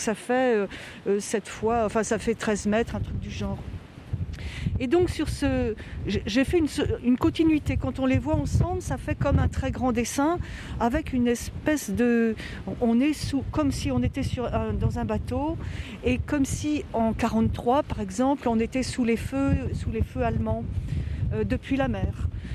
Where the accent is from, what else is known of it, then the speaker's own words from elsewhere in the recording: Brest, Brittany, France; La question est complexe parce que quand j'étais gamine, je suis née à Brest, on allait sur le port de commerce.